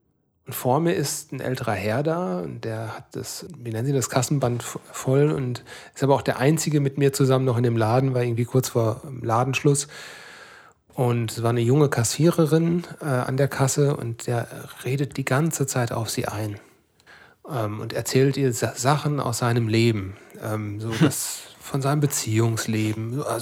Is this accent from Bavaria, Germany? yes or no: no; Kerpen, North Rhine-Westphalia, Germany; komme aus Kerpen natürlich.